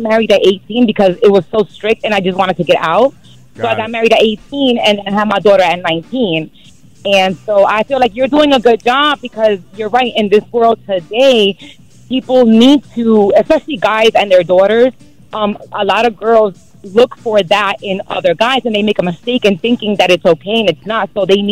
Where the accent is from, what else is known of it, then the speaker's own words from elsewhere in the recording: Paterson, New Jersey, United States; I was raised in Patterson.